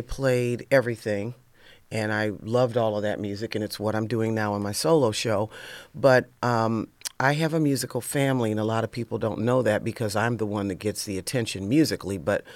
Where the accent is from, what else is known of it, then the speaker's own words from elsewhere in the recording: Toledo, Ohio, United States; I'm from Toledo.